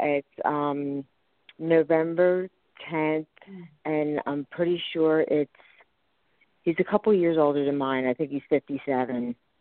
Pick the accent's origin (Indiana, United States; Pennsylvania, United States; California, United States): Pennsylvania, United States; Philadelphia; I'm from Philadelphia.